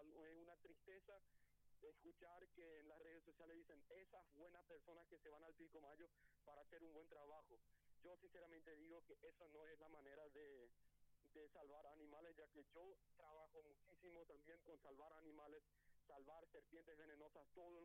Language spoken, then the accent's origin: Spanish; Paraguay